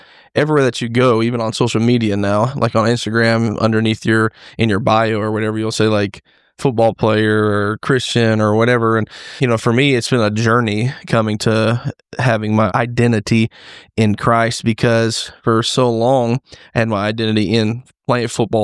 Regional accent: Jacksonville, Florida, United States; So I grew up in Jacksonville, Florida. My dad was a pastor.

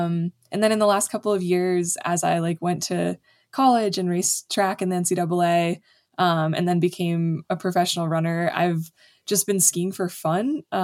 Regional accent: Jackson, New Hampshire, United States; Everywhere from Spain to Italy to Switzerland to my hometown in Jackson and New Hampshire.

